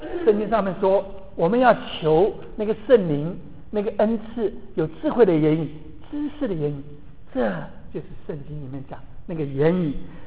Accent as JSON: {"language": "Chinese", "country": "Taiwan", "tie": "born or raised there", "said": "我1950年诞生在台湾出生，小时候没有穿鞋子的，从小光着脚丫子跑的，"}